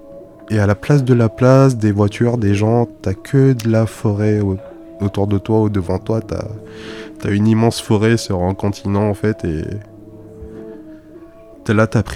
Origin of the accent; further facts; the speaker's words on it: Clermont-Ferrand, Auvergne-Rhône-Alpes, France; Et depuis, j'ai grandi à Clermont-Ferrand, quoi. Du coup, c'est un peu ma ville aujourd'hui.